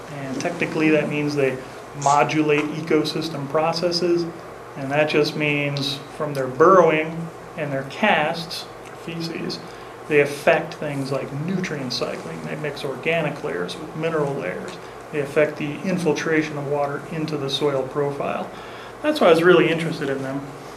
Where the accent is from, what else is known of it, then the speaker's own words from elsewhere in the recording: Illinois, United States; he sent this letter to Smith in Urbana, Illinois, my home state